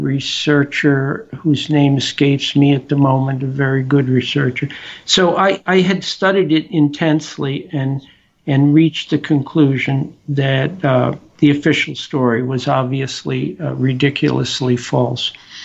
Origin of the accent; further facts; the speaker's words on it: New York City, New York, United States; And I should say I grew up in New York City.